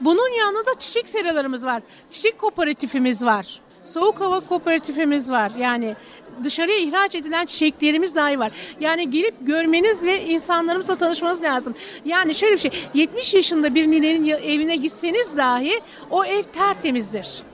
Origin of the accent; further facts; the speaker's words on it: Bademler, İzmir, Turkey; Bademler Köyü'nden yaşamaktan çok mutluyum. Çok temiz bir köy. Ben oraya gelin 24-25 senelik gelinliğim oranın. Ama Bademlerliyim.